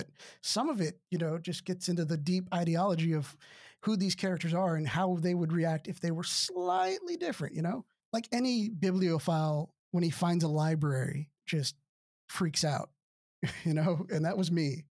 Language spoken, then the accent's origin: English; Austin, Texas, United States; Where I'm from, I'm originally from Austin, Texas. However, my family was military, so I have lived in various other places.